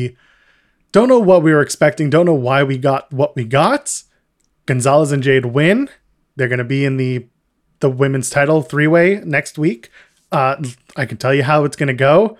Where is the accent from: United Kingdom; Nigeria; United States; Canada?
Canada; Yeah, well, we're Canadian, so it doesn't matter to us.